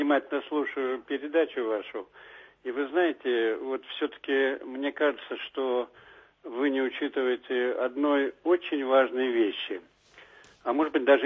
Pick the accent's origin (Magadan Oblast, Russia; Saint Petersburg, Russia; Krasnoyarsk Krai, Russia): Saint Petersburg, Russia; born there; Я хоть родился здесь, в Петербурге